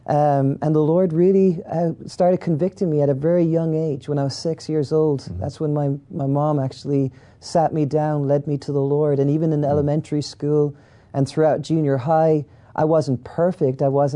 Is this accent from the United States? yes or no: no; Ireland; I was raised in Ireland.